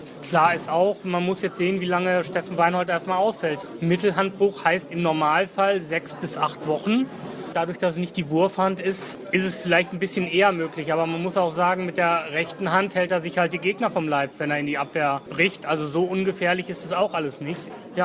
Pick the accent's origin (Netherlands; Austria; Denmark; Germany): Germany; Cologne, North Rhine-Westphalia; Das muss ich jetzt als Kölner so sagen.